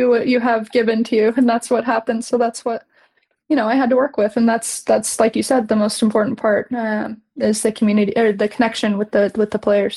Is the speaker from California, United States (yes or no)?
yes; California, United States; So I was born in California. I went to school there, raised in California.